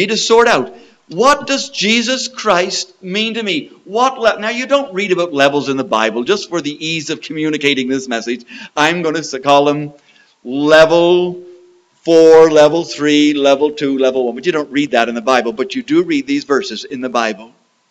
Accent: Prince Edward Island, Canada; I'm from Prince Edward Island.

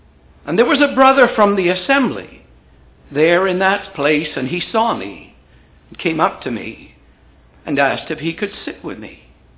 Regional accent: Wales, United Kingdom; When I came out of the military, I went back to my hometown in South Wales

